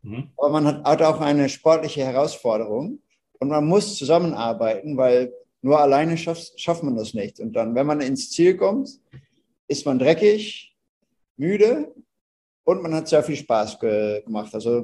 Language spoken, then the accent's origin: German; Netherlands; German is a second language; ihr hört, ich bin ein Holländer. Ich rede wie ein Bundesliga-Fußballspieler aus Holland